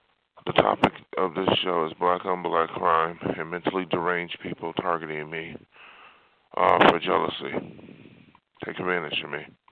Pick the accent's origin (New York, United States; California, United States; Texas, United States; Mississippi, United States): New York, United States; Buffalo; Even from my hometown of Buffalo, I learned as a kid that living in a ghetto that I had to keep safe.